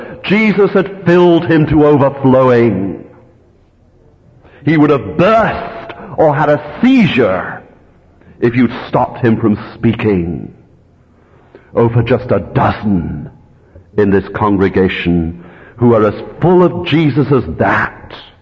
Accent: Arbroath, Scotland, United Kingdom; You know, the presbytery in my hometown of Arbroath arranged an elders conference many years ago

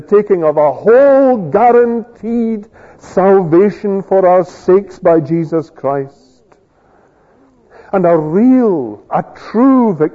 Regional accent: Scotland, United Kingdom; But I'm a Scot and it's my land, although I've not seen it.

